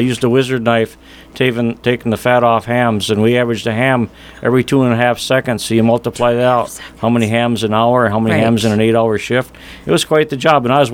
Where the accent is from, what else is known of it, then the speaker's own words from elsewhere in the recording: Austin, Minnesota, United States; also born or lived in Rochester; Well, I'm from southern Minnesota. I was born in Rochester.